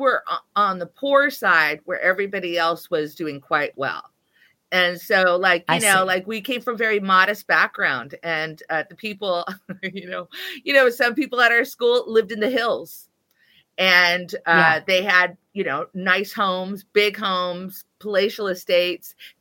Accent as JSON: {"language": "English", "region": "California", "country": "United States", "tie": "born or raised there", "said": "I went to my reunion, and I grew up in Orange County, believe it or not."}